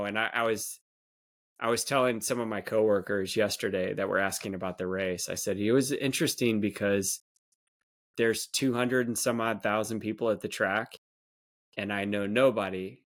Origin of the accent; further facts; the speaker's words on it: California, United States; I could speak it fluently as a child. I grew up in California, so I could speak it fluently.